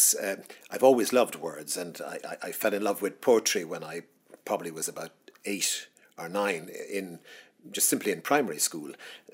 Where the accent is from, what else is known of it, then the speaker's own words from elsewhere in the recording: Dublin, Leinster, Ireland; also born or lived in West of Ireland; I was born and raised in Dublin, though I spent a fair deal of my youth in the West too